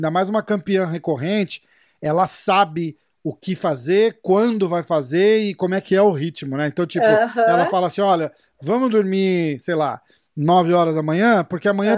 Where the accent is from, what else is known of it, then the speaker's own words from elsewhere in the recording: Brazil; eu principalmente sendo brasileiro e estando aqui, eu sinto muito o bloqueio